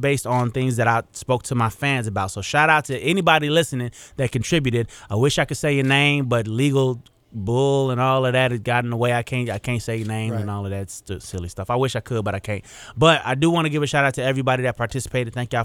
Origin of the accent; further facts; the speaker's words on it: Las Vegas, Nevada, United States; also born or lived in Arkansas; Born in Arkansas, grew up in Las Vegas.